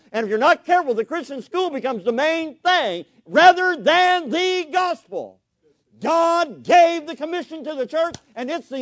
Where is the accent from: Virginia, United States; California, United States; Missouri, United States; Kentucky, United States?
Kentucky, United States; Bowling Green; I grew up in Kentucky. We say thank.